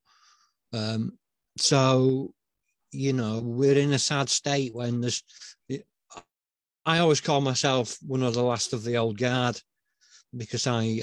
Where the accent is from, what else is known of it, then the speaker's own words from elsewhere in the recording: United Kingdom; I suppose as a Brit